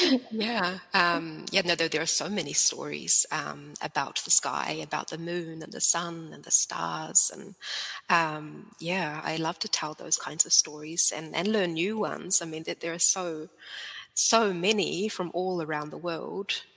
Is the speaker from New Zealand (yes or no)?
yes; New Zealand; first language sv; English is a second language; now in Sweden; I grew up with English in New Zealand, and I've been living in Sweden for around, I think it's around 15 years now. So I've been relearning my mother tongue, basically. Swedish was my first language. Then growing up in New Zealand, I basically forgot Swedish